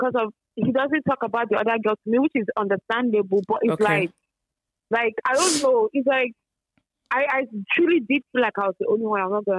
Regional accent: Nigeria; I'm from Nigeria.

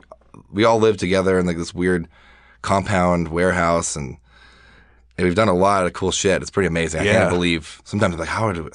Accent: Portland, Oregon, United States; Yeah, we're all from Portland originally. Yeah, went to the biggest high school in the state.

